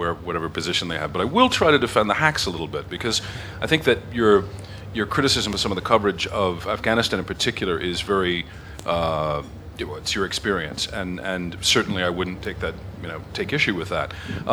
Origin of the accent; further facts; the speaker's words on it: United States; As an American, I'm not really sure where to take that.